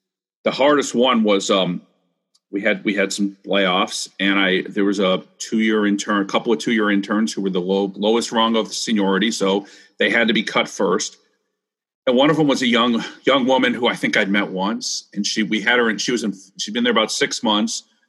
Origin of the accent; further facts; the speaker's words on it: Chicago, Illinois, United States; now in Baltimore, United States; I grew up in the Chicago area.